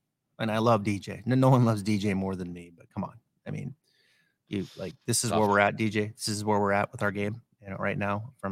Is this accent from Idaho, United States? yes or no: yes; Kellogg, Idaho, United States; I grew up in Kellogg, which is just over the mountain pass.